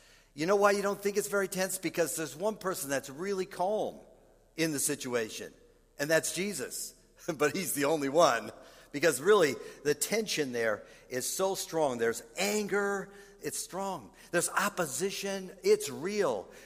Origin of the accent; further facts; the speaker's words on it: Midwest, United States; Growing up in the Midwest, it was so common that after church, you would get together with some families